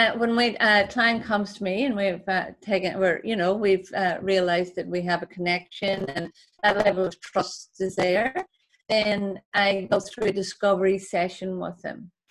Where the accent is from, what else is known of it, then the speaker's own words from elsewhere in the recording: Ireland; I come from Ireland where, you know, we have a big family, big Catholic family.